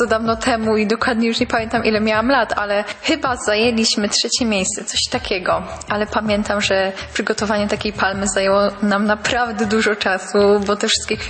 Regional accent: Lesser Poland, Poland; Ja pochodzę ze starej wsi koło Limanowej

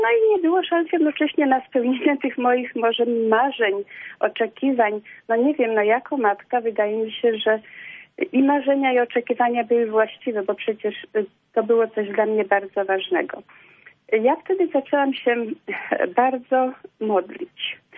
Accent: Warsaw, Masovian Voivodeship, Poland; z Warszawy.

